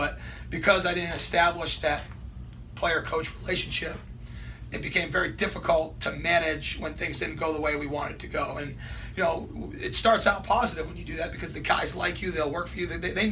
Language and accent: English; Northeast, United States; I'm from the Northeast, I'm in the Southeast now